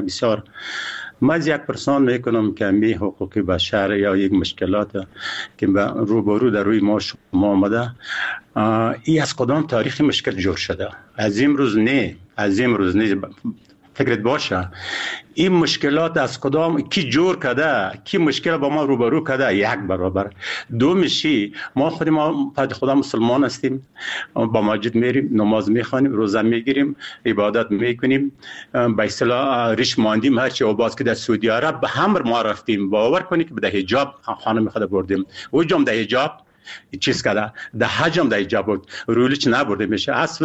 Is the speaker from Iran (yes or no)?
no; Afghanistan; ما افغان هستیم، مسلمان هستیم،